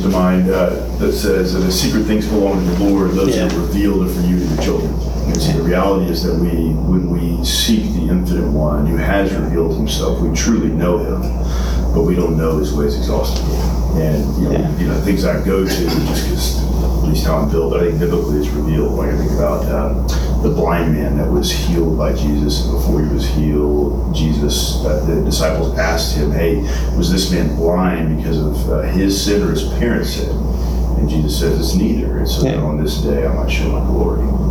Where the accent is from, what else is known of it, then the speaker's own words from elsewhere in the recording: United States; I think maybe, it's just me, being an American, I feel like I'm due all the things about God that I should know.